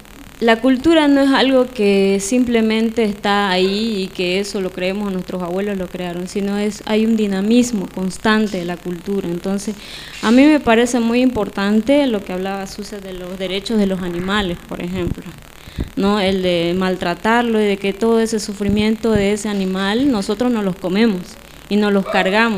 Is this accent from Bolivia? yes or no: yes; Beni, Bolivia; Yo soy del Beni, por ejemplo